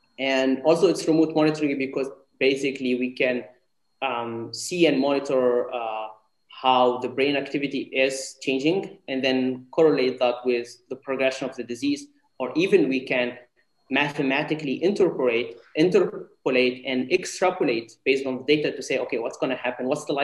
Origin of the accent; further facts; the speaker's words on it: Tunisia; including in my home country, Tunisia.